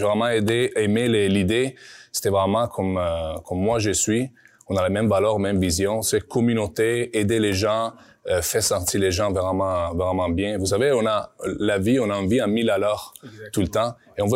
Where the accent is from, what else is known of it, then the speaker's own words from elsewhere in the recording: Turin, Piedmont, Italy; moved away as an adult; now in Canada; comme tu as dit. Je viens d'Italie. Je suis pas … canadien. J'ai émigré ici il y a 11, 12 ans à peu près. Et en fait, moi, je viens d'Italie, de Turin, du nord d'Italie.